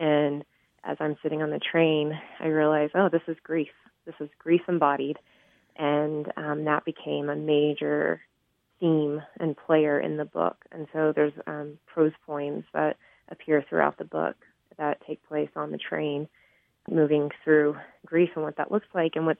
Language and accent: English; Houston, Texas, United States; growing up in Houston, I just wasn't aware. Like, we didn't take the train as a kid.